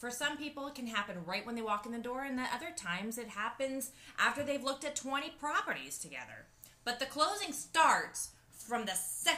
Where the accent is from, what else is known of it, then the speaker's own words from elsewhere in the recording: California, United States; born there; Well, I was born in California, so I'm one of the original California girls.